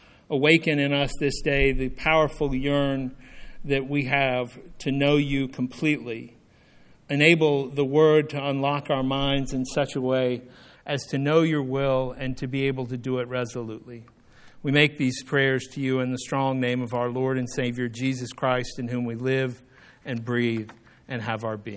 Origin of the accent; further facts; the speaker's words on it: the South, United States; So I figure, you know, I'm from the South. Fish fries are pretty common, right?